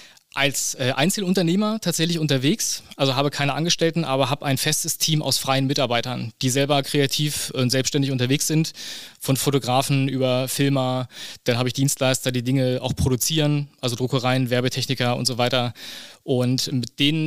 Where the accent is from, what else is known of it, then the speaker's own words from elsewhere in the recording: Helmstedt, Lower Saxony, Germany; born there; ich bin gebürtiger Helmstedter, jetzt mittlerweile 40 Jahre alt